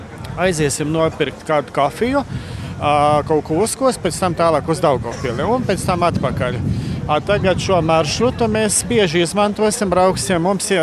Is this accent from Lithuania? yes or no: yes; Joniškis, Šiauliai County, Lithuania; Mums ar draugiem ir no mažīkiem Šauļiem un es no Joniškiem.